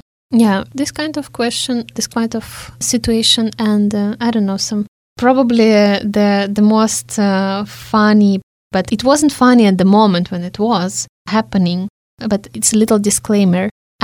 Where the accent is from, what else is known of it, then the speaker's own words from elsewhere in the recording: Russia; now in Hungary; When I said I'm from Russia, but currently I live in Hungary.